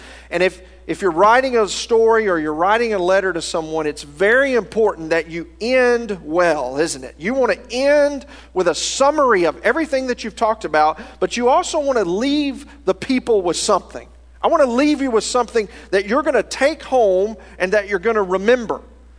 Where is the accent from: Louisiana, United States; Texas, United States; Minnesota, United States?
Louisiana, United States; I grew up in North Louisiana. So you pointed over toward Shreveport